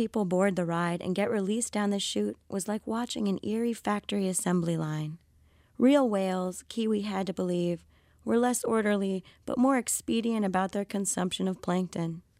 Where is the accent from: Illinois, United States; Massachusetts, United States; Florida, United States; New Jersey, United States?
Florida, United States; So I grew up in South Florida